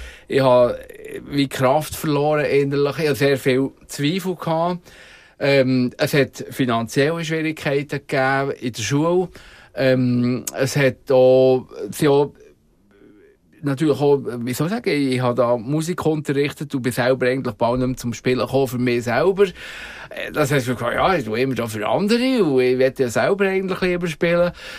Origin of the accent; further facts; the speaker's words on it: Switzerland; als Schweizer, ja, die Schweiz von aussen betrachtet